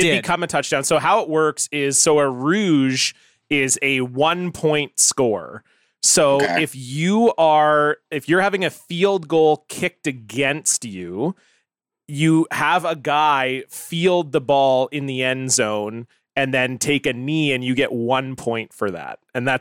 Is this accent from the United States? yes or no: no; Canada; born there; I walk up and I'm like, yeah, I was born in Canada.